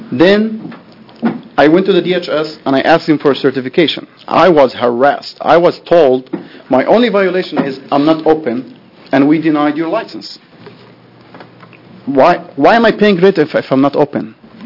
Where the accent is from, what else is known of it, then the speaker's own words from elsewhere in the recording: Egypt; I'm originally from a country that's been in war forever, which I never made it there, from Palestine. I grew up in Egypt. I moved here for education.